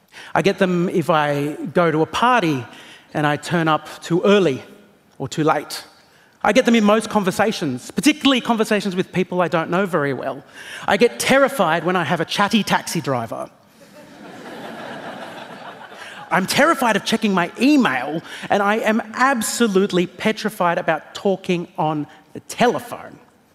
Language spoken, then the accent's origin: English; Australia; I am an Australian comedian.